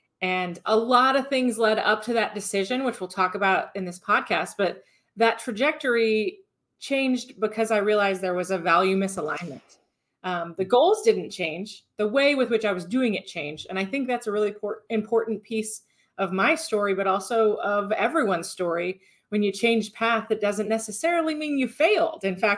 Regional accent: Cedar Rapids, Iowa, United States; So, Cedar Rapids was where I was from.

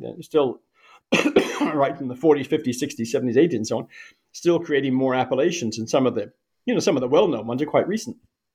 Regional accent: New Zealand; I grew up in New Zealand.

